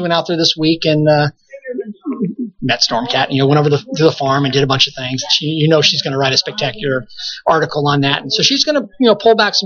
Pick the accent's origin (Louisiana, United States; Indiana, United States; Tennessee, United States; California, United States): California, United States; Arcadia; That's my home. You know, I'm from Arcadia, so.